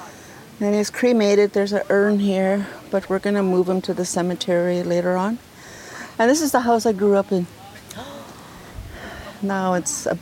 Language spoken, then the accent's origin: English; Fort Chipewyan, Alberta, Canada; born there; moved away; I'm an Athabasca Chipewyan First Nation elder. I was born in Fort Chip, left for education, was in a mission for 12 years, you know, in the residential school.